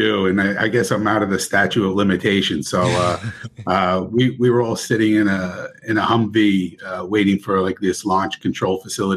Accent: New Jersey, United States; Yeah. So, look, I grew up in New Jersey, started out, went to the military, came back, and, you know, I started driving a truck at Pier 79 in Manhattan.

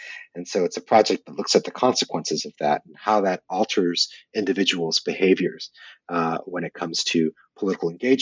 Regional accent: San Diego, California, United States; my local bookstore back where I grew up in San Diego called Warwick's.

